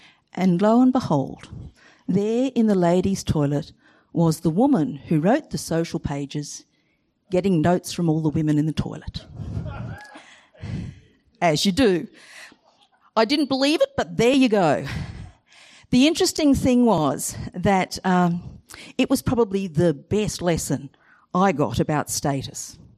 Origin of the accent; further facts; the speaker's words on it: Brisbane, Queensland, Australia; And I grew up in Brisbane